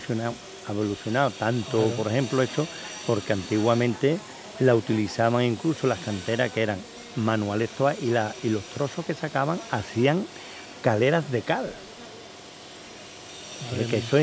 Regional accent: Gilena, Andalusia, Spain; expresando lo que yo pienso y lo que es mi pueblo de Gilena

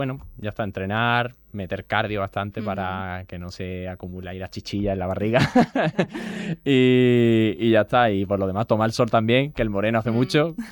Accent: Andalusia, Spain; Para mí es un honor, la verdad, representar a mi ciudad. Y te empezáis desde mi pueblo, ahora ya a Málaga y ojalá que luego España

